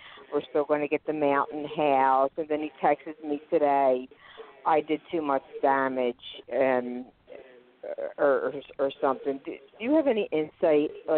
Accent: Pennsylvania, United States; I'm from Pennsylvania.

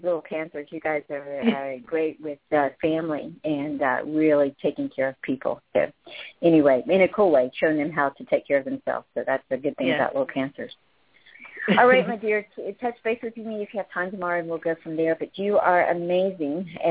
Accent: the South, United States; I say little because I'm from the South

